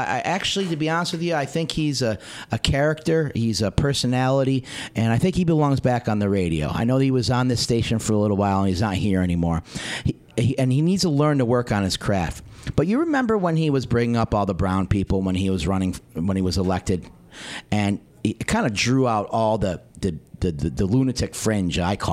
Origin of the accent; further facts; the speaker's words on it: Syracuse, New York, United States; I'm from Syracuse because I'm the product of that.